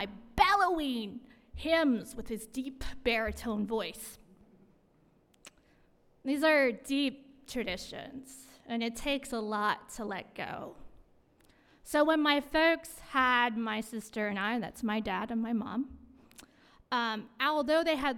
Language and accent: English; Sarnia, Ontario, Canada; born there; I was born in the Canadian town of Sarnia, Ontario. I'm the youngest of two daughters, and I was raised by two hippie parents.